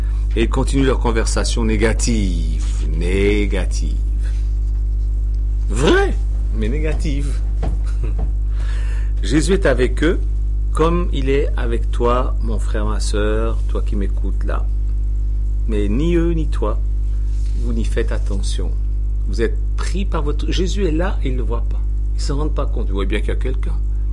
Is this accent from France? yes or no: no; Switzerland; comme on dit chez nous en Suisse.